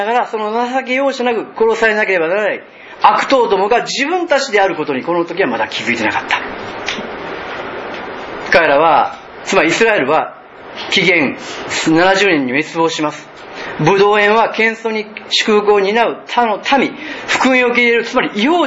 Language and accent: Japanese; Kansai, Japan; いくら私たち関西人がうまくてもね